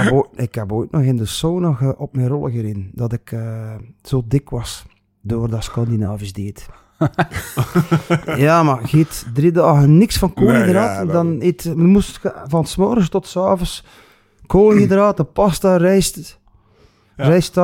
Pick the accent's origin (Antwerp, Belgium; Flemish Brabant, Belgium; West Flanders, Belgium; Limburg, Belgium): West Flanders, Belgium; En ja, uiteraard als West-Vlamingen, hè, in het West-Vlaams